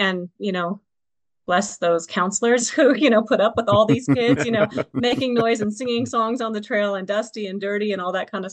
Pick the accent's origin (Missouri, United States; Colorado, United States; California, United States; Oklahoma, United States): California, United States; moved away; I'm from Southern California.